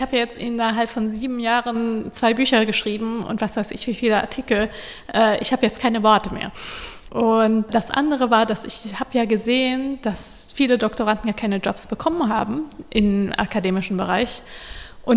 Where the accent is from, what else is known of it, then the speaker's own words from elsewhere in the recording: Germany; also born or lived in United States; Ich bin in den USA geboren und bin auch teilweise zur Schule gegangen, aber Abitur habe ich in Deutschland gemacht, das heißt, kulturell bin ich deutsch.